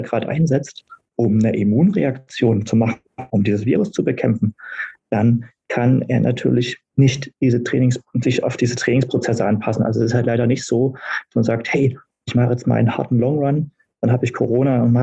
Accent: Berlin, Germany; zum Berlin-Marathon selbst in meiner Heimatstadt

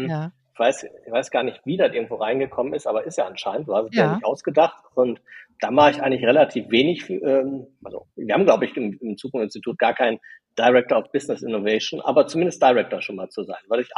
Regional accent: North Rhine-Westphalia, Germany; ich komme aus dem Ruhrgebiet

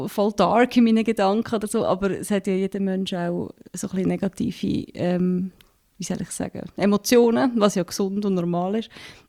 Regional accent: Lucerne, Switzerland; accent: Lucerne dialect; mir gefällt jetzt mein Luzerner Dialekt zu wenig.

